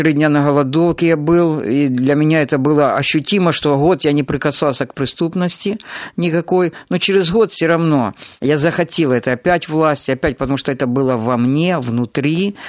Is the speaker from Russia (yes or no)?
no; Ukraine; как Алексей сказал, сам я родом из Украины